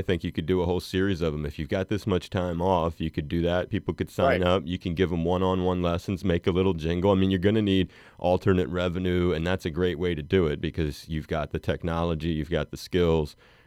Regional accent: Delaware, United States; I don't know if it's because I grew up in Delaware and you're from Jersey or what

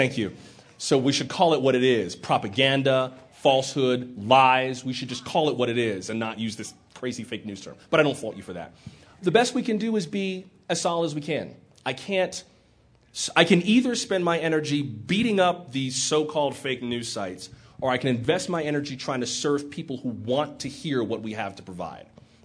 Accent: United States; I don't think there's anything common about being an American. I think we are inherently uncommon people.

